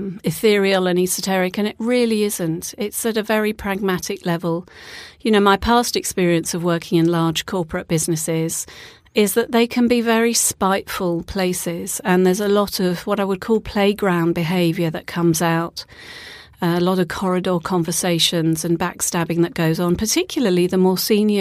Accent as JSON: {"language": "English", "country": "United Kingdom", "tie": "born or raised there", "said": "So you probably gather by my accent that I am UK born and bred."}